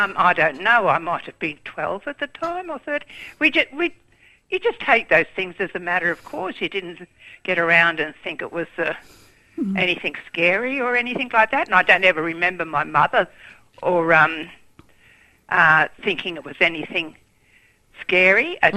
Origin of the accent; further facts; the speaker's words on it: Atherton, Queensland, Australia; I'm from Atherton in Far North Queensland